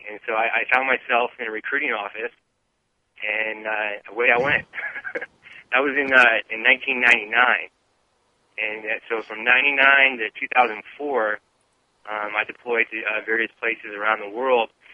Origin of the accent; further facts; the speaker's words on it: California, United States; Well, I grew up in Sonoma County in Northern California